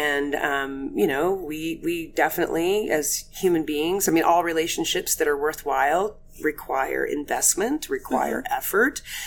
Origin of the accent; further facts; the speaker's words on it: Oklahoma, United States; also born or lived in Georgia; And, you know, growing up in Oklahoma, living in Georgia, places where these tend to grow wild.